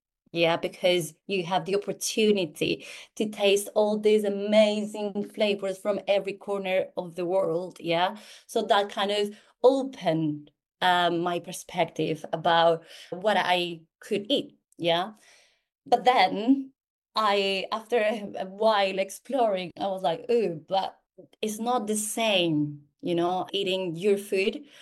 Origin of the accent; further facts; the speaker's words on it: Colombia; now in London, United Kingdom; I am a woman from Colombia, but I live in London